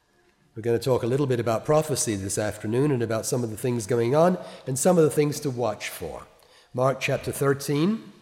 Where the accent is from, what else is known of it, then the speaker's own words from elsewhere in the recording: England, United Kingdom; born there; I was born in England, and my father lives in Malta.